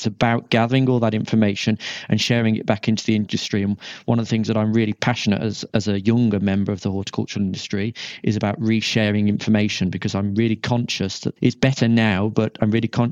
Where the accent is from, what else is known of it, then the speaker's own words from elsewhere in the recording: West Midlands, United Kingdom; lived abroad for a while, and then came back to my hometown in Shropshire.